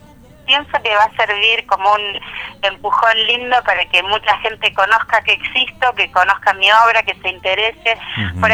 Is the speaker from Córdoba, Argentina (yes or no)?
no; Bahía Blanca, Buenos Aires Province, Argentina; born there; now in Rawson, Argentina; yo soy nacida en Bahía Blanca, pero hace muchos años, ya hace más de 18 años que vivo en Rawson, provincia del Chubut, que es el lugar que he elegido para vivir la vida y para hacer mis canciones.